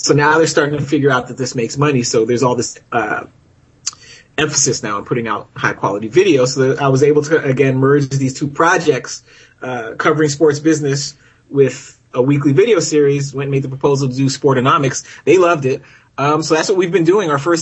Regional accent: London, United Kingdom; accent: South London; It's okay because Charmaine was there and I got to talk with my South London accent, so it worked out.

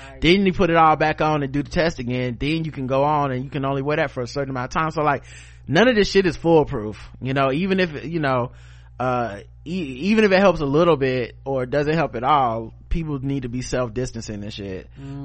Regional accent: South Carolina, United States; moved away as an adult; now in Ogden, United States; I'm a middle-aged brother, born and raised in South Carolina, currently living and teaching in Ogden, Utah. I haven't moved out here with my family in 2015.

